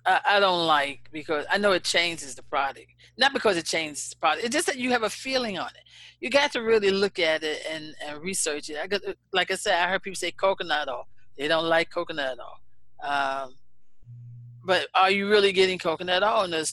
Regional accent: Savannah, Georgia, United States; because that's the way I grew up in Savannah.

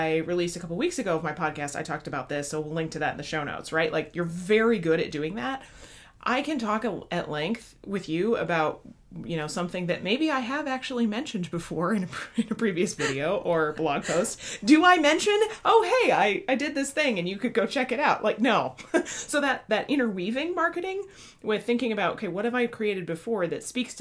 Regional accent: Midwest, United States; it's also a, again, like a pushiness that as a Midwesterner, especially, I'm just not super comfortable with.

